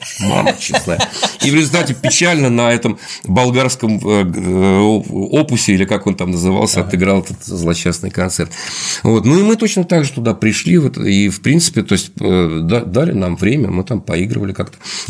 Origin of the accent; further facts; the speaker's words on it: Moscow, Russia; Ну да, я же из Москвы